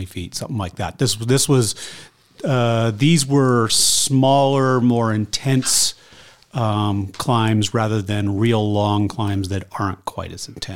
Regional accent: Lander, Wyoming, United States; It was the mean temperature in my hometown, Lander, was 14 degrees below the norm.

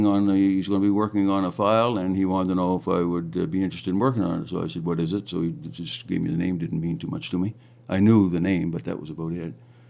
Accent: Moncton, New Brunswick, Canada; I'm originally from Moncton, New Brunswick.

